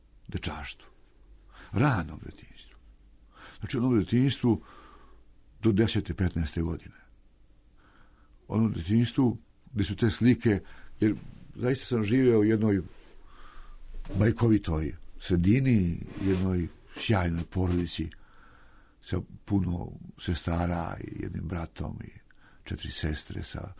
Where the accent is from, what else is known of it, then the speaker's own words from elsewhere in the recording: Prijevor, Šumadija and Western Serbia, Serbia; born there; now in Belgrade, Serbia; Da, i onda gde sam rođen u Prijevor